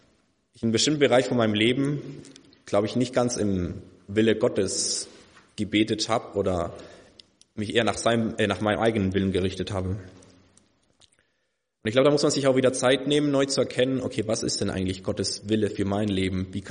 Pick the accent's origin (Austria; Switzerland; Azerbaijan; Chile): Chile; Ich bin in Südamerika aufgewachsen, in Chile, als Missionarskind.